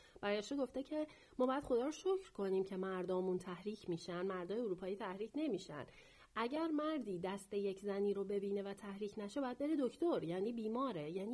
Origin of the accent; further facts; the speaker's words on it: Iran; ولی خب ما به عنوان یک ایرانی میدونیم